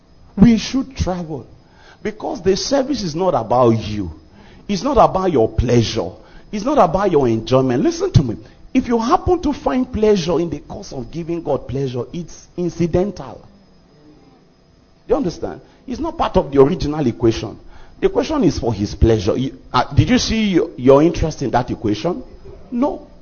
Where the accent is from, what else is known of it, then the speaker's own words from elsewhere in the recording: Nigeria; my normal church mind, as a Nigerian, you know what comes to my mind?